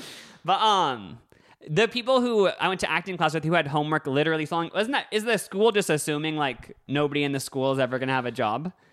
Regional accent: Nebraska, United States; also born or lived in California; No, I said, no, growing up in Nebraska, I always wore Hollister Beach shirts.

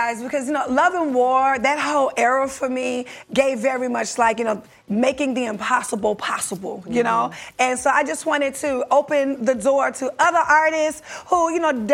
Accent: Potomac, Maryland, United States; Y'all know Candace from Potomac, Housewives of Potomac, my hometown.

